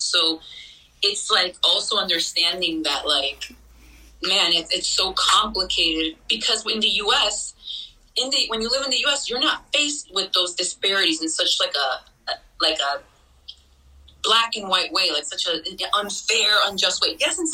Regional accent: New York, United States; also born or lived in Connecticut / Venezuela; I grew up in New York. I grew up in the tri-state area between New York and Connecticut and Venezuela as a child, to be honest.

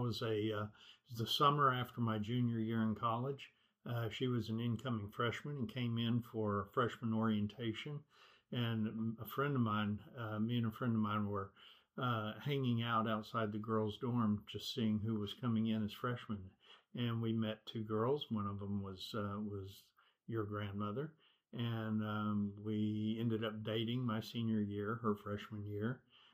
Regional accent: Houston, Texas, United States; also born or lived in Oklahoma City / Ponca City / Lubbock; I was born in Houston and spent most of my early childhood in Oklahoma, Oklahoma City and Ponca City, then moved back to Houston for high school

